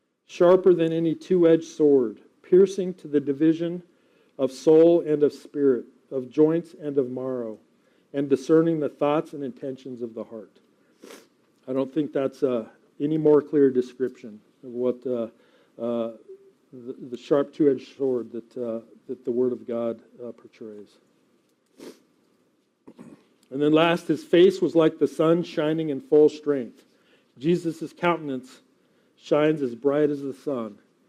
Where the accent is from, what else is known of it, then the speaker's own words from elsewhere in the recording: Colorado, United States; The only reference I have is, you know, growing up in Colorado, we would go to we would go camping in early May down in central South Colorado